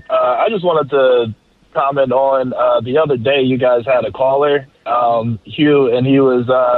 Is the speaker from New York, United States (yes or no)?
no; Philadelphia, Pennsylvania, United States; I just wanted to say, as a young black man born and raised in Philadelphia, I appreciate how you carry yourself on the radio